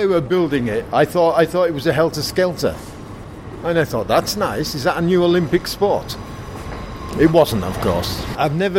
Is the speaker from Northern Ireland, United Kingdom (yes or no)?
no; North West England, United Kingdom; I was brought up in Lancashire, and a mum and dad, four brothers, a sister.